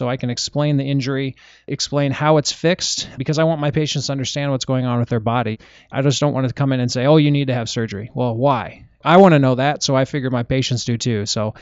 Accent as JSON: {"language": "English", "town": "Des Moines", "region": "Iowa", "country": "United States", "tie": "born or raised there", "also_born_or_lived": "Minnesota / Michigan", "said": "So I'm from Des Moines, Iowa originally. Grew up just right by Roosevelt High School. Went to Des Moines Christian High School"}